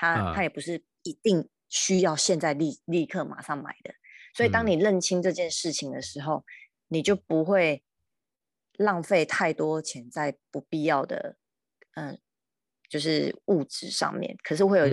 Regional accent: Chiayi, Taiwan; now in United Kingdom; 对，我嘉义人，

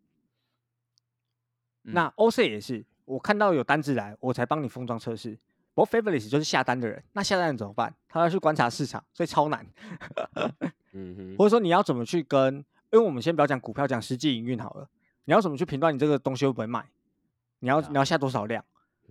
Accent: Taiwan; 可能我们台湾人很熟知的

